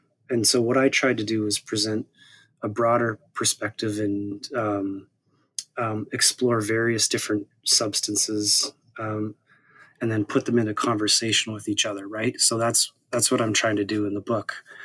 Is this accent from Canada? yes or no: yes; Saskatoon, Saskatchewan, Canada; The city's called Saskatoon in the province of Saskatchewan. I dare you to say that fast.